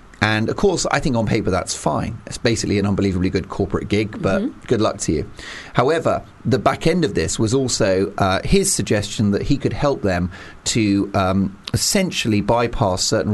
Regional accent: United Kingdom; That is our nature as British people.

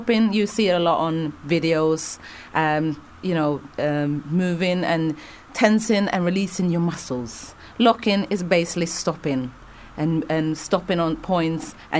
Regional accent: Stockholm, Stockholm County, Sweden; I grew up in Sweden, so I started dancing.

